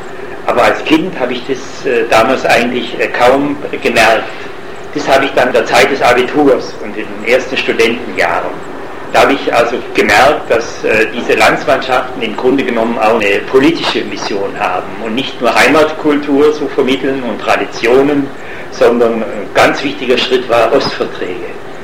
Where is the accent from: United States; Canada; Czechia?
Czechia; Bohemia; Ich wurde häufig als Tscheche betrachtet, weil ich aus Böhmen kam.